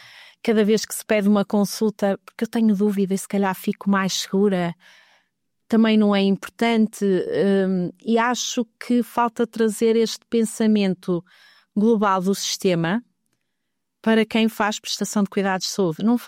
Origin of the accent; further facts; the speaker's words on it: Valpaços, Vila Real, Portugal; born there; Eu nasci em Valpaços, nunca vivi em Valpaços